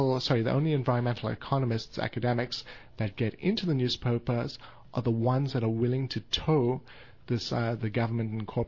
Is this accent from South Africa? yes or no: yes; South Africa; from South Africa.